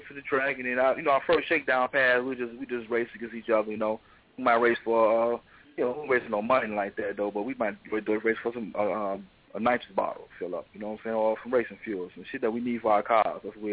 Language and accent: English; Chicago, Illinois, United States; Well, you know, I grew up on South Chicago.